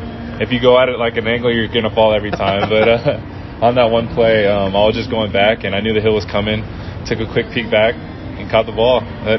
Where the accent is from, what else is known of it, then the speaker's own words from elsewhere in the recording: San Diego, California, United States; And I'm from San Diego.